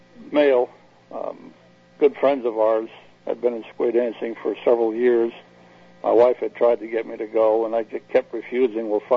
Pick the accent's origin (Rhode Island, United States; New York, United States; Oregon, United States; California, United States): Rhode Island, United States; Pawtucket; also born or lived in Central Falls; I was born in Rhode Island, actually in Central Falls, lived in Pawtucket, and Pat was born in Providence. Uh-huh. So we're native New Englanders.